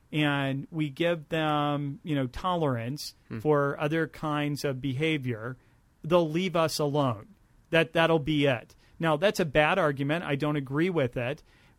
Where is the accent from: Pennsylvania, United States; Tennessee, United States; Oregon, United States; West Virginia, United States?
West Virginia, United States; Look, Fred, I'm from West Virginia, and West Virginia elected a Rockefeller